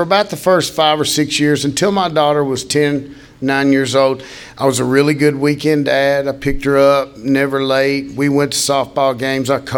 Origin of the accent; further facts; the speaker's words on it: Nashville, Tennessee, United States; born there; I was born in Tennessee, Nashville, 1964 at St. Thomas Hospital.